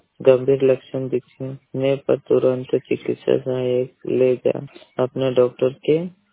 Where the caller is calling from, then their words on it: Chandrada, Madhya Pradesh, India; बड़वानी जिले के ग्राम पंचायत चंद्रड़ा का निवासी हूँ।